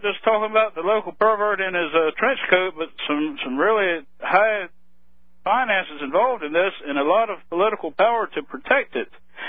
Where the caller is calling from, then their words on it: Norfolk, Virginia, United States; Yeah, I'm in Norfolk, Virginia.